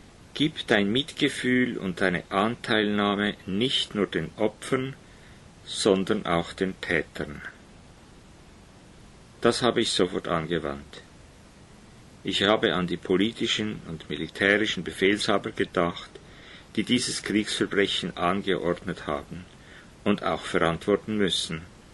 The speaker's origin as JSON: {"language": "German", "country": "Switzerland", "said": "Ich bin Schweizer und kannte das Ausmaß der Bombardierung nicht."}